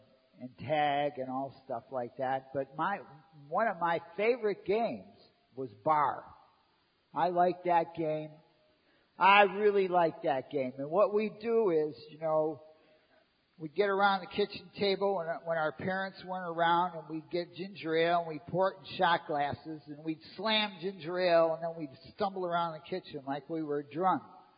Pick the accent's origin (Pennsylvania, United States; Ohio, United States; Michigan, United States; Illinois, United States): Ohio, United States; Cleveland; I grew up in Cleveland, Ohio, in a Polish, Irish, Italian neighborhood. There's a bar on every corner.